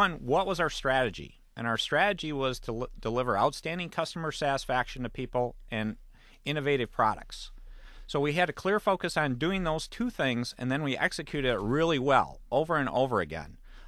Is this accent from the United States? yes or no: yes; Battle Creek, Michigan, United States; Actually, the first stock I bought, and you can guess it, I'm from Battle Creek, so I bought Kellogg's.